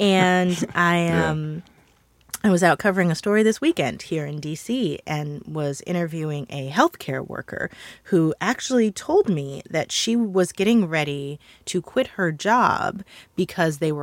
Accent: Missouri, United States; a story that came out last week in Politico about my home state of Missouri and our wonderful lack of vaccinations.

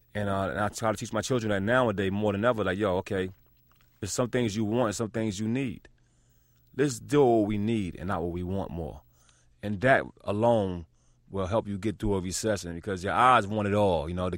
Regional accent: New York City, New York, United States; being one of 11 children, it was, you know, very hard times growing up in New York City.

